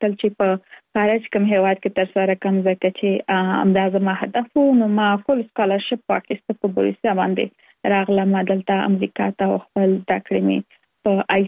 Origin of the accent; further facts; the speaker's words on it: Kabul, Afghanistan; now in Virginia, United States; زه اف کورس د افغانستان یم. په افغانستان کې زیږیدل، لومړنۍ زده کړې مې په افغانستان په کابل کې تر سره کړې دي او وروسته لاغه که من ټول چی یو مسافر شوم په امریکا کې، اوس په ورجینیا ایالت کې ژوند کوم.